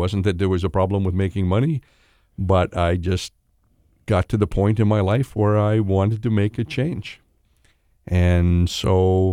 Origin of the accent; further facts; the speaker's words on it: Winnipeg, Manitoba, Canada; born there; Born in Winnipeg, so I could be close to my mother.